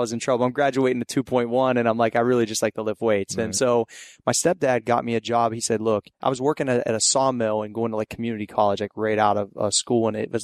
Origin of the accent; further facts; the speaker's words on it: Steubenville, Ohio, United States; Yeah, like Southeast Ohio. Okay. I'm from the Steubenville, Caddis, like Ohio Valley area.